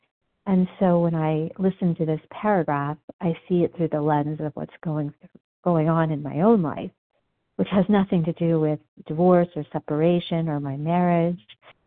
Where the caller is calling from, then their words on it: Denver, Colorado, United States; I'm calling from Denver, Colorado.